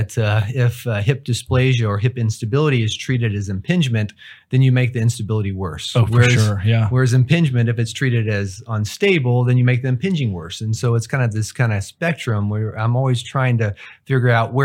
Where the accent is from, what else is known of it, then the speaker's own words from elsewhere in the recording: Abilene, Texas, United States; And so I grew up in West Texas, in Abilene, Texas, and I grew up wanting to do two things, either play professional baseball or go to medical school.